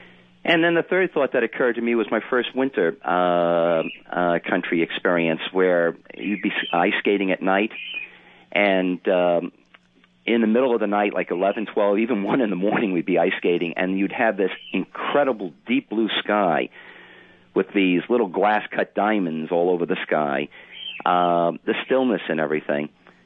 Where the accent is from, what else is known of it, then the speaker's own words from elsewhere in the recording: Brooklyn, New York, United States; when I was brought up in New York, in Brooklyn, and I'd be looking up at the night sky as we're walking along the pavement